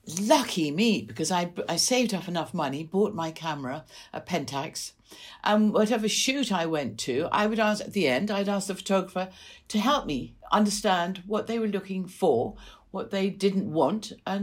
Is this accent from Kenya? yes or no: yes; Kenya; Yeah, I grew up in Kenya. My parents went out there when I was about 3 or 4.